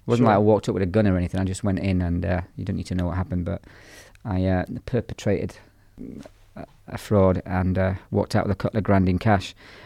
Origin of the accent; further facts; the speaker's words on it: Belfast, Northern Ireland, United Kingdom; I grew up in care, largely, in a variety of children's homes and orphanages, largely in Belfast.